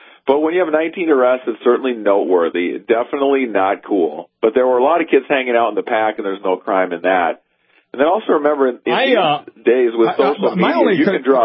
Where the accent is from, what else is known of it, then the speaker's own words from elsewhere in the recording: Minneapolis, Minnesota, United States; now in North Dakota, United States; I grew up in Minneapolis or in that area, and now I call North Dakota home.